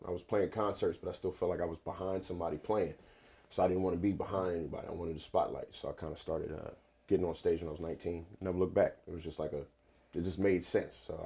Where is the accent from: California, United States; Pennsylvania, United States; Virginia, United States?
Pennsylvania, United States; Philadelphia; now in New York City, United States; I'm from Philly, yeah.